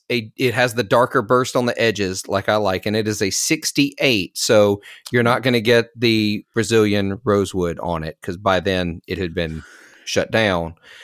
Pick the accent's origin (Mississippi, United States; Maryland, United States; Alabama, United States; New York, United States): Mississippi, United States; He came to live in my hometown for a little while to absorb sort of the blues culture of the Mississippi Delta.